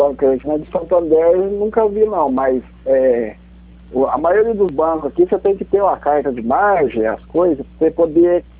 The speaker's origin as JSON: {"language": "Portuguese", "town": "Poços de Caldas", "region": "Minas Gerais", "country": "Brazil", "said": "Isso, é municipal, sou de Poços de Caldas."}